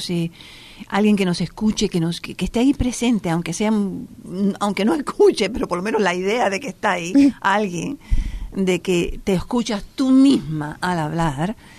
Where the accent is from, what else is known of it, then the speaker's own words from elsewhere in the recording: United States; Y yo como me crié en Estados Unidos y siempre hacíamos una propuesta de un año.